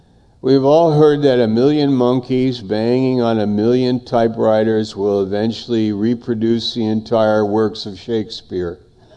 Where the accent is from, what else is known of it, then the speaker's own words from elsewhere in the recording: New York, United States; My mother, I'm from New York, and my mother said, I think you should be in Maine this summer.